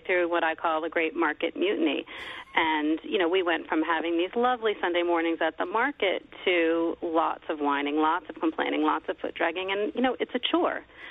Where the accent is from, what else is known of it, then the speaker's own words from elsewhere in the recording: New Jersey, United States; I grew up in New Jersey where the growing season is very, very, very short.